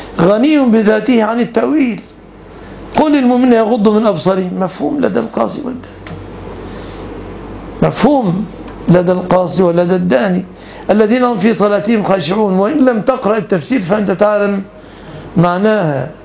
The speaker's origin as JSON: {"language": "Arabic", "country": "Egypt", "said": "في بلادنا مصر"}